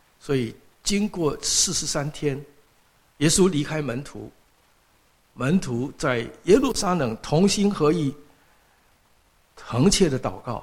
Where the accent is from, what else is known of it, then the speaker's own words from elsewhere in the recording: Taiwan; 比方说我在台湾长大，宣教士到了台湾